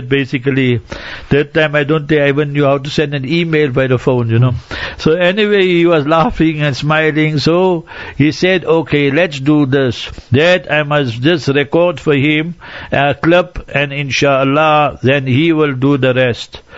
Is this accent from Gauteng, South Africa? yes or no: yes; Heidelberg, Gauteng, South Africa; also born or lived in Pakistan / Newcastle; I was born in Heidelberg, and then I became Hafiz there